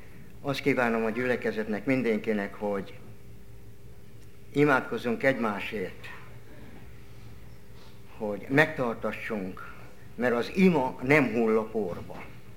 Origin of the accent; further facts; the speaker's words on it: Debrecen, Hajdú-Bihar, Hungary; born there; 1942-ben születtem február 24-én Debrecenbe.